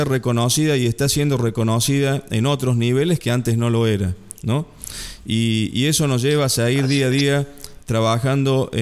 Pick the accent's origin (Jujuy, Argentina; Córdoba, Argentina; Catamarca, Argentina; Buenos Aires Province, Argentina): Córdoba, Argentina; y lo cito con orgullo como cordobés